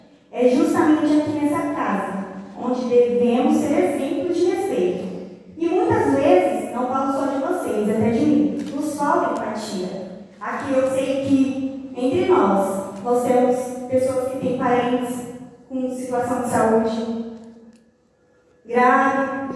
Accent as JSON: {"language": "Portuguese", "country": "Brazil", "said": "mas que eu sou brasileira, e é um sonho meu"}